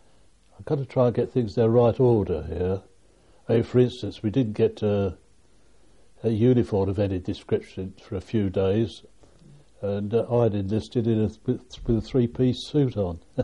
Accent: Erith, London, United Kingdom; Now, he came from Woolwich, and I came from Erith, which is not a long way from Woolwich.

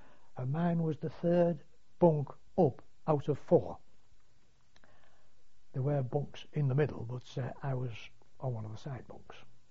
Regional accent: United Kingdom; But of course, being British and having to work with limited tools

